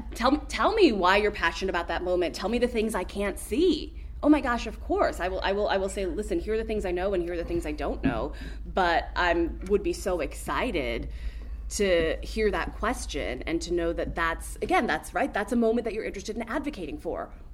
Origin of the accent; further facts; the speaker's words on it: Chicago, Illinois, United States; I know that I'm privileged in that I come from Chicago. It is a very saturated theater market.